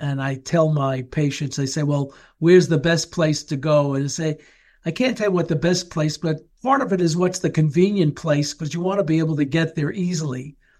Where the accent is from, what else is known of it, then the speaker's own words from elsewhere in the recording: United States; being American, I'm very aware of a lot of things in America